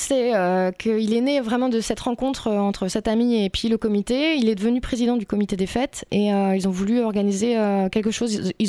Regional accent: Château-la-Vallière, Centre-Val de Loire, France; je suis aussi de Château-Lavalière

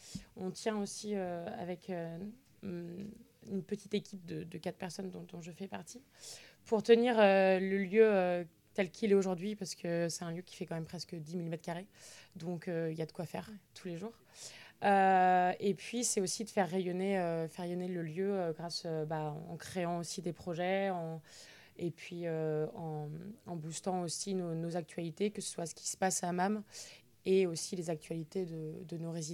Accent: Centre-Val de Loire, France; je suis un pur produit de la Touraine, je suis née en Touraine, j'ai grandi en Touraine et j'ai fait toutes mes études ici

